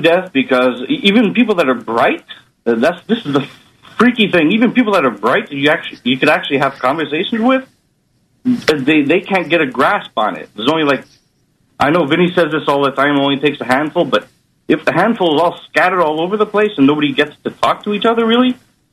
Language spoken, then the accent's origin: English; Quebec, Canada; also born or lived in United States; I'm actually from Quebec, and I do not like hockey.